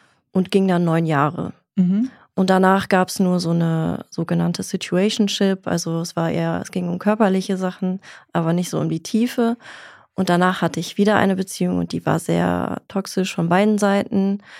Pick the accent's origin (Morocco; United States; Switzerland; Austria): Switzerland; now in Germany; Also ich bin eigentlich Schweizerin. Wir sind nach Deutschland gezogen, weil meine Mutter sich hier neu verliebt hat.